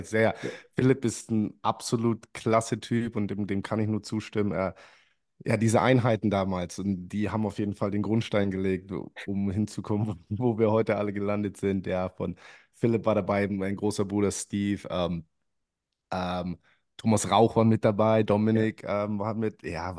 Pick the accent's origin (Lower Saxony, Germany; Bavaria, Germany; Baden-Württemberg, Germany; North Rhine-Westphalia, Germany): Bavaria, Germany; Neusitz; Ich bin aus Neusitz aufgewachsen, 2000 Einwohner